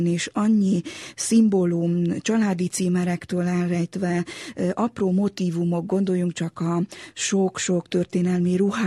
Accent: Transylvania, Romania; Én Erdélyben nőttem fel, én székely lány vagyok, és természetesen, mint erdélyi magyarnak

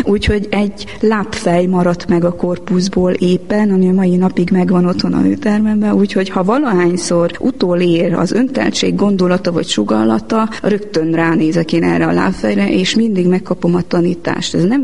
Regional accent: Korond, Harghita, Romania; now in Hungary; amikor én Erdélyből, Korondról áttelepültem 94-ben Magyarországra

